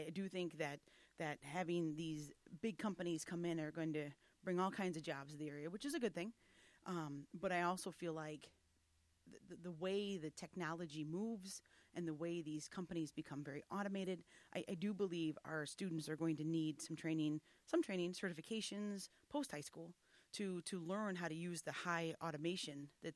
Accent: Kenosha, Wisconsin, United States; I'm born and raised in Kenosha, went through KUSD, proud graduate of Trimper High School.

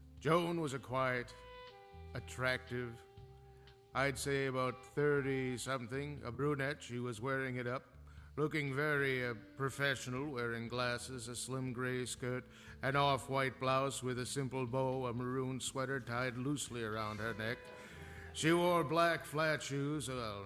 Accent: Kenosha, Wisconsin, United States; now in Los Angeles, United States; I remember it when I was a kid growing up in Kenosha, but having been in L.A. For so long

